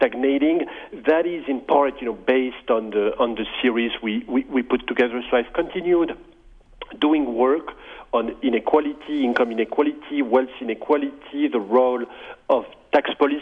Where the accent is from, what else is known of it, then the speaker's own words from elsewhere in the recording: France; So I grew up in France, and I started studying mathematics